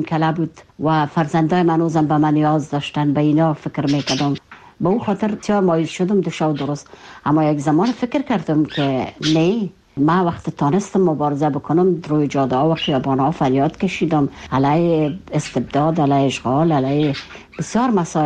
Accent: Kabul, Afghanistan; moved away; فکر میکردم خودم داخل وطنم و با مردم، با مو کوچه های کابل و با مو مردم کابل و با مو مردم وطندارای خود احساس میکردم

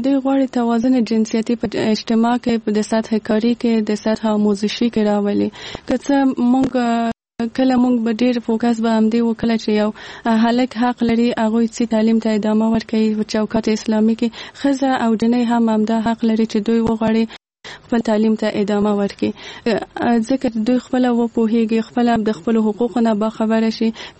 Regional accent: Kabul, Afghanistan; زه په کابل کې زیږیدلې یم او دلته مې ژوند کړی.

